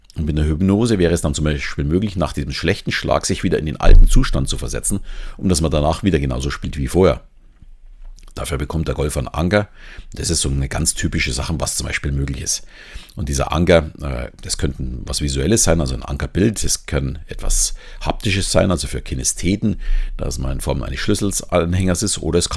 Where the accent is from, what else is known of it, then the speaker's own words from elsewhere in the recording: Southern Germany, Germany; accent: southern German; mein süddeutscher Akzent vielleicht.